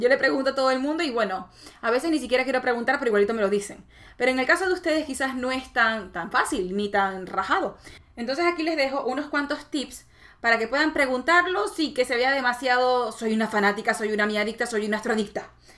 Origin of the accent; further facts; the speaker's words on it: Maracaibo, Zulia, Venezuela; now in Miami, United States; Número uno, porque yo soy de Maracaibo.